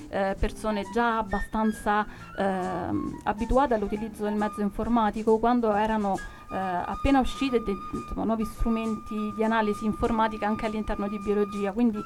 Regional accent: Abruzzo, Italy; born there; sono nata in Abruzzo

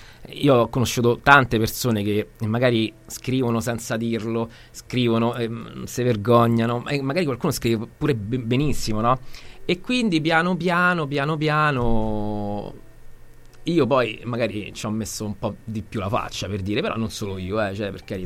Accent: Rome, Lazio, Italy; siamo romani.

